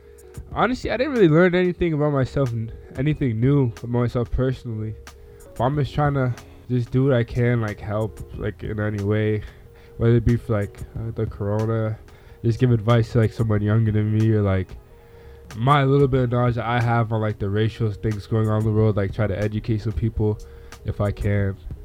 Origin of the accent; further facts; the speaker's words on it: Canada; I'm a kid from Canada